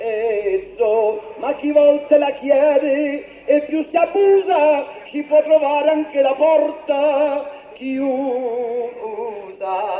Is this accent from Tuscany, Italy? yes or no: yes; Arezzo, Tuscany, Italy; Porto i saluti della mia Toscana, e poi precisamente son di Arezzo.